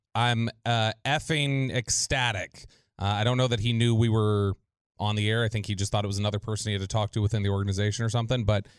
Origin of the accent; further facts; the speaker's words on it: Farmers Branch, Texas, United States; now in Flower Mound, United States; So I live in Flower Mound. I grew up in Farmers Branch. So those are my people.